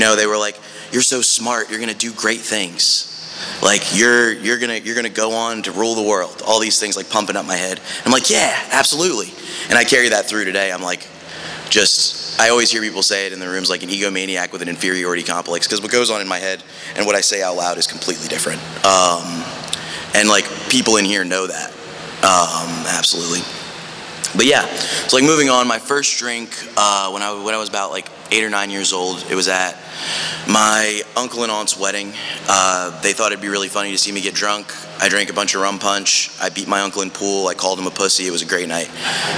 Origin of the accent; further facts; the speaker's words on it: New Jersey, United States; born there; But yeah, so the beginning of it, I was born in New Jersey.